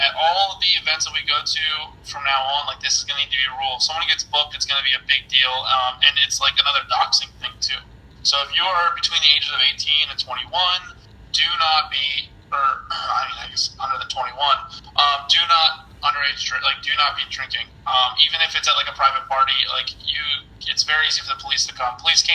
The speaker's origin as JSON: {"language": "English", "region": "Pennsylvania", "country": "United States", "said": "I mean, I'm from Pennsylvania, so I might not be used to the climate. I've been living in the South the last couple months"}